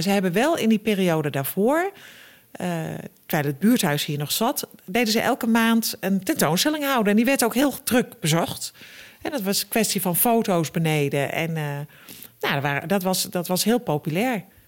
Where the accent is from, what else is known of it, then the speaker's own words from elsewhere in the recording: Utrecht, Netherlands; Ik kom uit Utrecht, hoor. Maar niet uit Wijkzee, maar ik kom wel uit Utrecht.